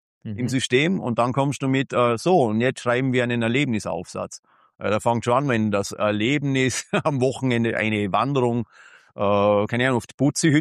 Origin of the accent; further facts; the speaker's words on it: Tyrol, Austria; wo ich komme aus Tirol, gut, da wird ebenfalls Alkohol getrunken